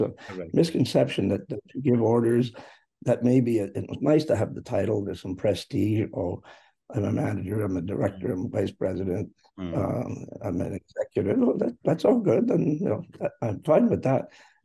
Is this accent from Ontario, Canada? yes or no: yes; Ontario, Canada; I was born and raised in Eastern Ontario, so I've always lived in Canada.